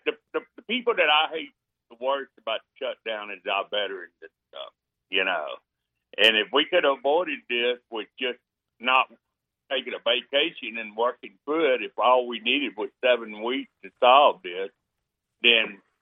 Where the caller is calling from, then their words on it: College Station, Texas, United States; I'm calling from the Aggieland.